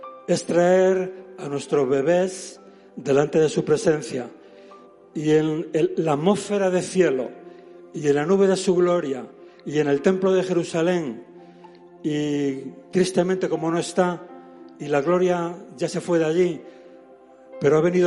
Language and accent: Spanish; Spain; Digo españolas porque yo soy español.